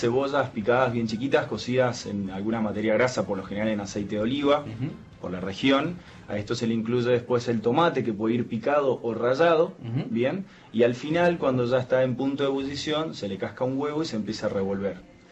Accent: Mendoza, Argentina; hablo como cocinero mendocino

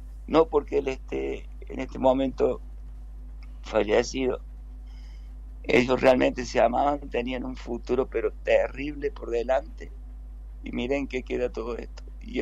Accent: Córdoba, Argentina; yo estaba acá en Olver, porque soy de Olver, Río Cuarto, Olver

